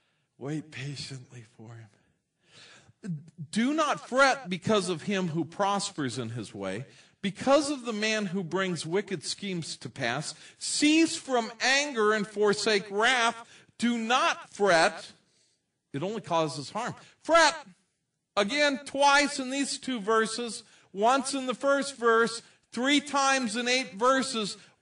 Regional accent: California, United States; I've always been a Southerner. I'm from Southern California.

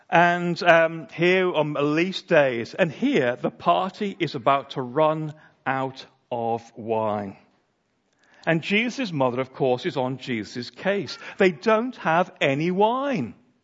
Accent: Egremont, North West England, United Kingdom; You will see some signs to my hometown. For reasons I've never fully understood, they built a bypass around it. And so you can scoot round now, but the sign is there, Egremont, historic market town.

